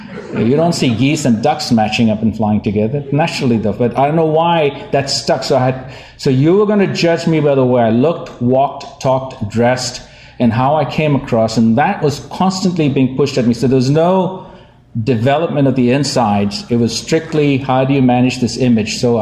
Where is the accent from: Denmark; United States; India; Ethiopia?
India; yes, I am originally from India.